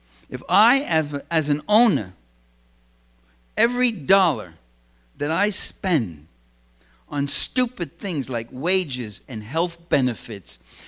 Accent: New York City, New York, United States

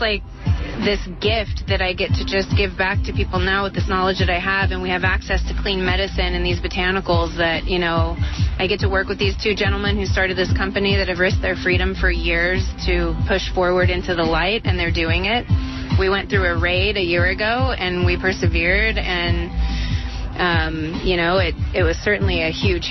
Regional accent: Ukiah, California, United States; a friend that I grew up with in Ukiah

